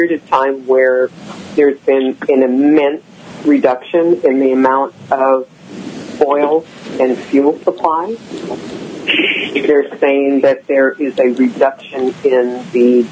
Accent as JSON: {"language": "English", "region": "California", "country": "United States", "tie": "born or raised there", "said": "I grew up in Contra Costa County, and I was still back home when that happened."}